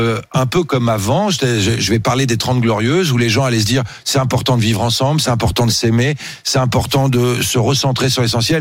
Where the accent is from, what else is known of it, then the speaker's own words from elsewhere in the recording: Savigny-sur-Orge, Île-de-France, France; j'ai grandi à Savigny-sur-Orge, en banlieue parisienne.